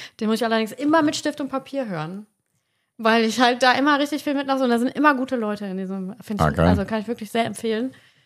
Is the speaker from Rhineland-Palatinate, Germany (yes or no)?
no; North Rhine-Westphalia, Germany; Bei uns im Ruhrpott sagt man, die sind in der Uhr